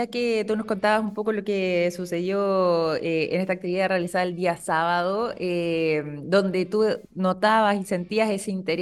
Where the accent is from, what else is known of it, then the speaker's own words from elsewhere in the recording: Chile; nosotros como chilenos